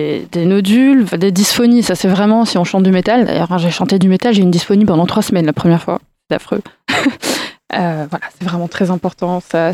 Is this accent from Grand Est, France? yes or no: yes; Metz, Grand Est, France; also born or lived in Montpellier; Alors, je suis originaire de Metz et j'y vis, dans la Moselle. Donc, voilà. Et je suis rentrée en Lorraine en 2018. Et j'étais à Montpellier pour être avec ma mère. Et j'ai fait mes études ici aussi. J'étais à la fac Paul Valéry.